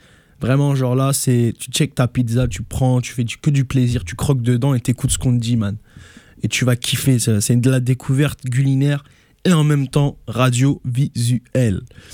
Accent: France; je viens de France, j'ai un permis d'études.

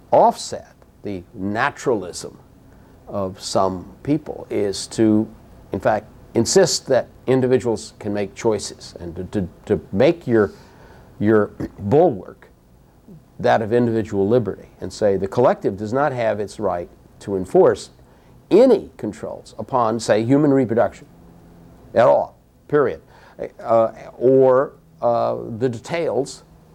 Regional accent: United States; but it bothers me as an American, of course you're a Canadian

